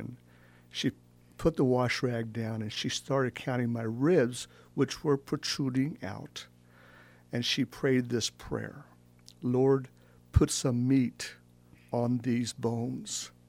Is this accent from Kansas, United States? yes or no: yes; Junction City, Kansas, United States; And then in 1961, my parents moved to Junction City, Kansas, and became teachers there. And I grew up in Junction City.